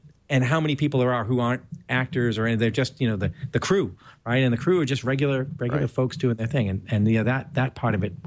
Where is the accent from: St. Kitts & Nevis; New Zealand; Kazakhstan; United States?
United States; Boston, Massachusetts; accent: Boston; With my Boston accent.